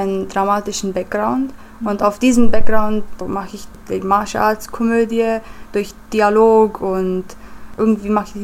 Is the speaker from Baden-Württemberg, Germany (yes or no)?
yes; Holzgerlingen, Baden-Württemberg, Germany; moved away as an adult; also born or lived in Sindelfingen; now in Timișoara, Romania; Ich komme aus Rumänien, aber komme auch aus Deutschland. Ich bin in Sindelfingen geboren und in Holzgerlingen aufgewachsen. Und seit 2007 lebe ich in Timișoara.